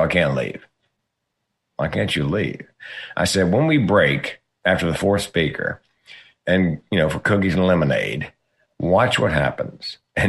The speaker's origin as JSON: {"language": "English", "region": "Southern United States", "country": "United States", "tie": "born or raised there", "said": "I grew up in the South"}